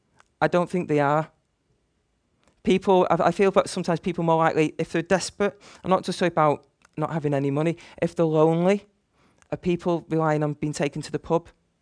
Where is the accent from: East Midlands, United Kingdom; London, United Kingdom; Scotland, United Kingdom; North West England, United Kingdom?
North West England, United Kingdom; Manchester; now in Liverpool, United Kingdom; You might say that's because I grew up in Manchester, and that's a different city. But even when I moved to Liverpool